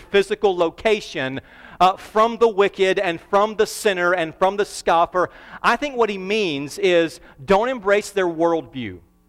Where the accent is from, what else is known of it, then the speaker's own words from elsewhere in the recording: the South, United States; I've never seen those before, but I'm from the South. We don't have much things like that down there.